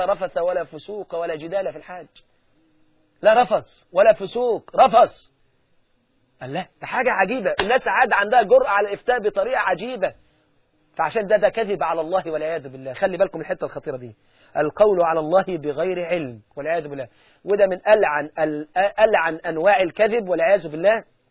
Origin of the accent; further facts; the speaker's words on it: Egypt; لكان أشهر دكتور في القلب موجود عندنا في مصر، أعرفه كويس